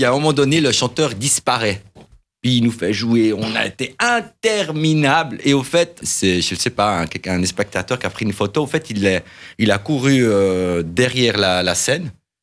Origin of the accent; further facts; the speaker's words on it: Lecce, Apulia, Italy; Moi, j'ai mon père qui est Lecce, qui vient de là, et ma mère a un père de Taranto